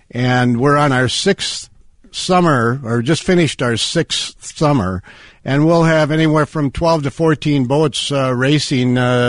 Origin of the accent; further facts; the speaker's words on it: Bemidji, Minnesota, United States; Bemidji is my hometown, and I've always loved the atmosphere here in northern Minnesota with all our lakes, and I think Bemidji is about the right size to have your childhood in and grow up.